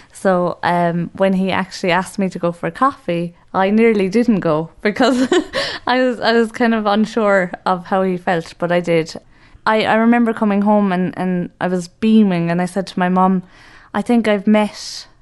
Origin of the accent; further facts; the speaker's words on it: Mahon, County Cork, Ireland; I'm from Mahon in Cork.